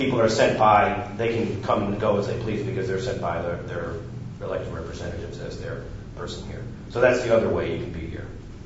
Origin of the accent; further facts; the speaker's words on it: Hudson, Ohio, United States; I'm from Hudson, but Hudson, I'm not representing Hudson.